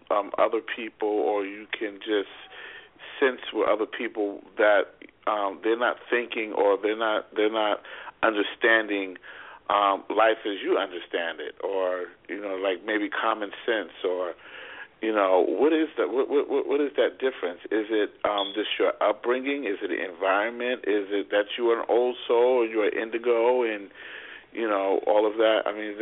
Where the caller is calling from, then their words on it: North Carolina, United States; Hello, I'm calling from North Carolina.